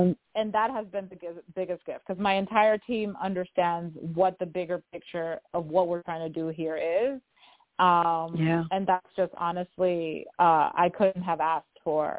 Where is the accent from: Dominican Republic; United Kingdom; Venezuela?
Dominican Republic; now in United States; When I moved from the Dominican Republic here to the East Coast, when I met my husband